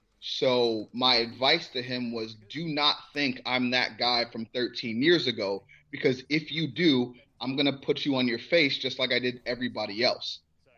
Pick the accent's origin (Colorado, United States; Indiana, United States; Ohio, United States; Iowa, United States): Ohio, United States; Cleveland; Let's get one thing straight. I'm from Cleveland.